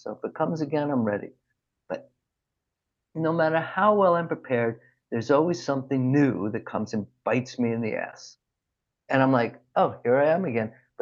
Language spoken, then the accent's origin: English; New York City, New York, United States; So I grew up in New York City, and you know, in my 20s, I was with my good friend, and we were in a bank.